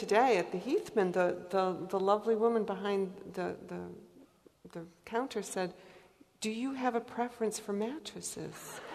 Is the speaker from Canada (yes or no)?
no; Portland, Maine, United States; born there; I was born in Portland, Maine, and here's Portland, Oregon.